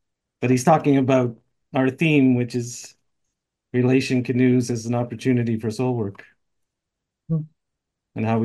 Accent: Montreal, Quebec, Canada; who's from my hometown in Montreal

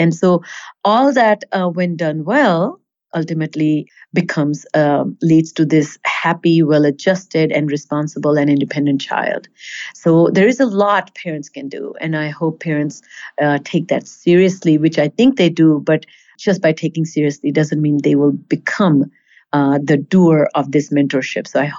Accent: India; I grew up in India

